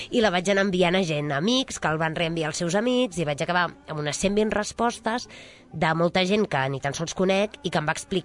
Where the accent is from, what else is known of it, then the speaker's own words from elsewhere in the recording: Sant Llorenç Savall, Catalonia, Spain; Jo soc de Sant Llorenç Savall, d'aquí del Vallès, molt a prop de Sabadell, i anava al cau d'allà, no?, que encara existeix, l'agrupament Escolta i Guia 7.